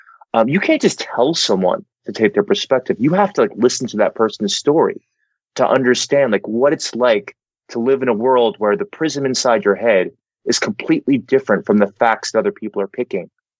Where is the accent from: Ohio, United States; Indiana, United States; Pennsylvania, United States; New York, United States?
New York, United States; now in Northern Virginia, United States; Right now I'm in Northern Virginia. I'm from New York